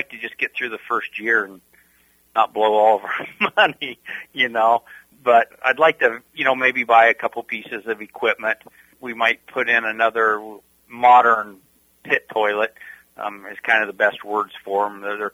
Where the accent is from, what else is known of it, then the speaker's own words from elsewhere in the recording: Richland, Iowa, United States; I grew up in Keokuk County. I grew up in Richland. I left for a little bit.